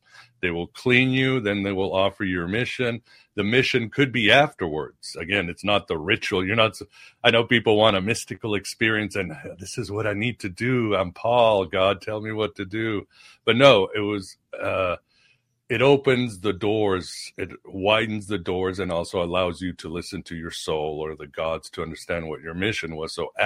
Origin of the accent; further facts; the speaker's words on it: Lisbon, Portugal; I was in Portugal. I'm from Lisbon, Portugal. I was born there